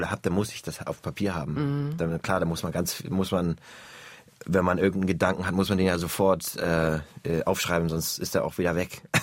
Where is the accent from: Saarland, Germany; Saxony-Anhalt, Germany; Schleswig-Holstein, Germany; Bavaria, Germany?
Schleswig-Holstein, Germany; Bargteheide; now in Berlin, Germany; ich komme aus Bargteheide, das ist auch ein beschauliche Kleinstadt, nach Berlin in die Großstadt